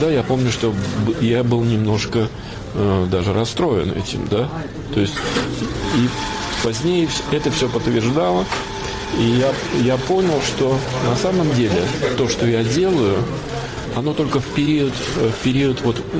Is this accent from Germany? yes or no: yes; Germany; Как человек практичный, да, как немец, я могу откровенно сказать